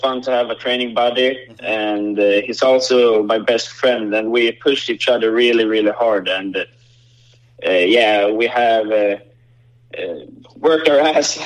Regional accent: Fagersta, Västmanland, Sweden; English is a second language; That was ever since I came to Färjestad from my hometown, Fagersta.

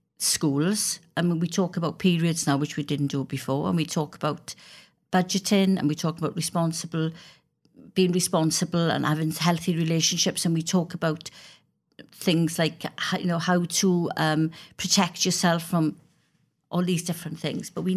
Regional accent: Wales, United Kingdom; I'm a Welsh Member of Parliament

